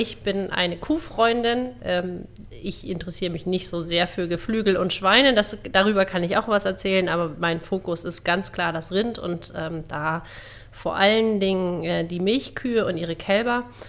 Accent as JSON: {"language": "German", "region": "Schleswig-Holstein", "country": "Germany", "tie": "born or raised there", "also_born_or_lived": "Essen", "said": "ich bin in Essen im Ruhrgebiet geboren worden, bin aber dann kein Stadtkind geworden, sondern als Kleinkind von meinen Eltern aufs Land nach Schleswig-Holstein verpflanzt worden, wo ich dann groß geworden bin. Und nach dem Abitur bin ich dann nach Berlin gegangen"}